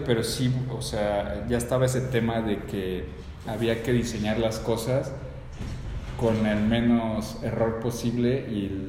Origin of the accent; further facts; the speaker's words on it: Mexico City, Mexico; Sí, yo soy de aquí del DF.